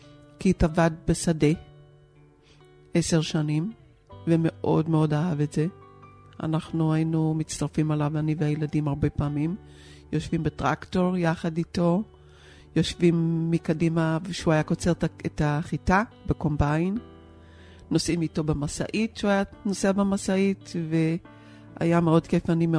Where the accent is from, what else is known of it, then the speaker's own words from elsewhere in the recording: Tzora, Jerusalem District, Israel; אני במקור מקיבוץ צורעה